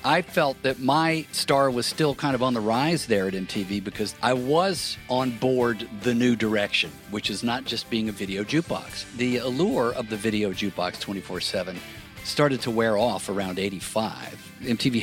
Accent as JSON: {"language": "English", "town": "Birmingham", "region": "Alabama", "country": "United States", "said": "You know, I came from Birmingham, Alabama, so I didn't exactly live in the sticks"}